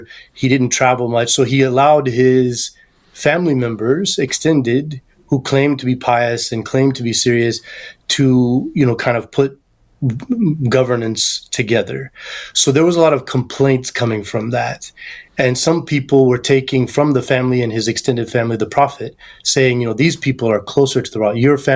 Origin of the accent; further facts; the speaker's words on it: Oklahoma, United States; because I'm from Oklahoma, and when I grew up, I had friends that were still pretty much thoroughly native, Choctaw natives.